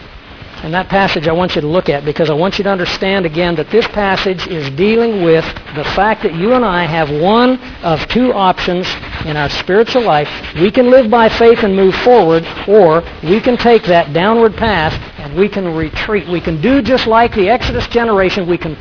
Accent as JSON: {"language": "English", "region": "Scotland", "country": "United Kingdom", "said": "Well, I'm a Scottish Christian, along with a few other things thrown in."}